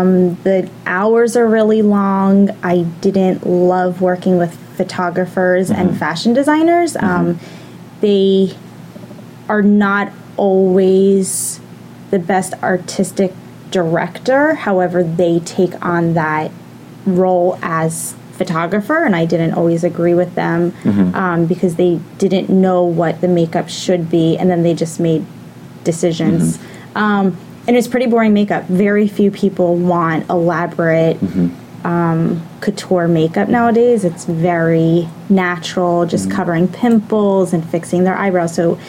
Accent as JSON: {"language": "English", "region": "Pennsylvania", "country": "United States", "said": "I'm from Bucks County, Pennsylvania, which is about an hour and a half south of Manhattan. Mm-hmm. I grew up very suburban lifestyle, but coming to New York pretty often."}